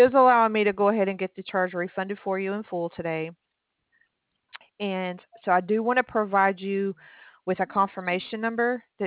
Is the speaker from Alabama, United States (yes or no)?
yes; Alabama, United States; Yes, sir. I'm from Alabama.